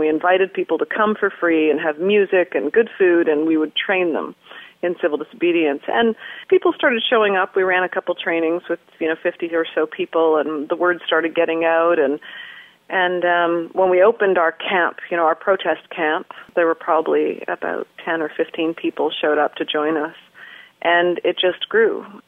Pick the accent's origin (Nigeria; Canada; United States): Canada; how is it that I'm Canadian?